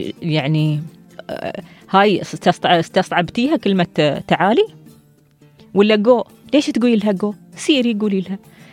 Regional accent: United Arab Emirates; accent: Emirati

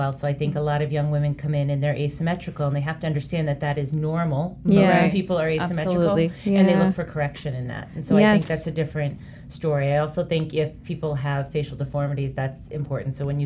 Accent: East Coast, United States; I grew up on the East Coast, and so I'm very used to, and East Coast to me is very, people are very real and people are very honest

